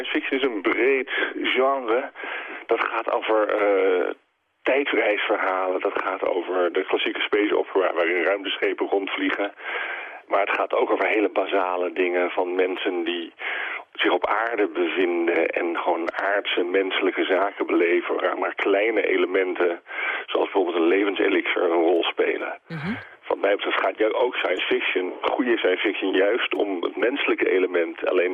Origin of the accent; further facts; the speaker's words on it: Netherlands; juist voor mij als Nederlander, lastig natuurlijk te overzien